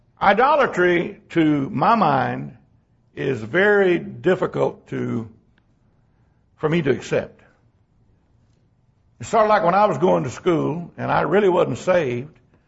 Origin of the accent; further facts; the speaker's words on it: Texas, United States; raised in America. I'm a Texan. I'm an American.